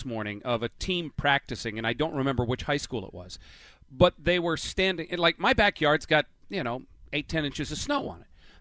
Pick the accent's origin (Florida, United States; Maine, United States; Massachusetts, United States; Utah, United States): Maine, United States; I grew up in Maine, and, you know, baseball season was a little short up in Maine.